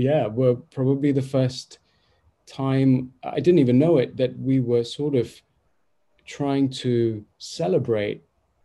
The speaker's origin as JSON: {"language": "English", "town": "Mumbai", "region": "Maharashtra", "country": "India", "tie": "born or raised there", "said": "as a kid, I grew up in Mumbai"}